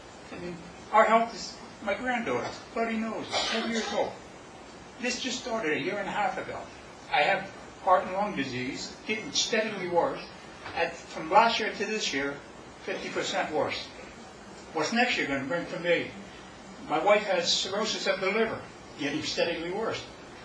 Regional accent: Lakewood, New Jersey, United States; from Lakewood.

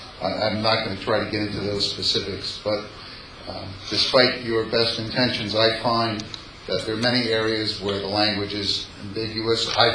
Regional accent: Paterson, New Jersey, United States; now in Hawthorne, United States; I'm from Hawthorne, New Jersey, but originally here from Patterson.

